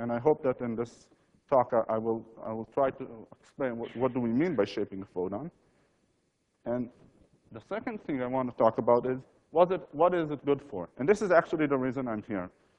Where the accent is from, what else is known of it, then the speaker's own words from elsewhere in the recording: Israel; not because I came from Israel